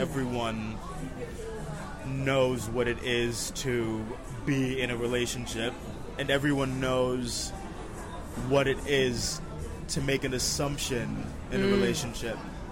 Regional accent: Brooklyn, New York, United States; I'm from New York, I'm from Brooklyn.

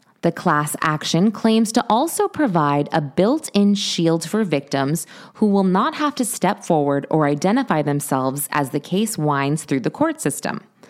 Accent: New Hampshire, United States; but my home state of New Hampshire, come on, live free or die.

